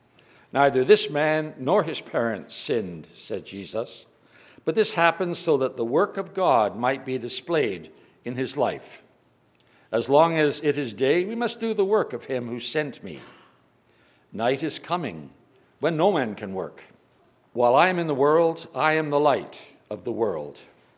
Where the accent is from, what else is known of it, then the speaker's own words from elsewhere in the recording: Scotland, United Kingdom; born there; I was born in Scotland. You can gather that by my accent, right?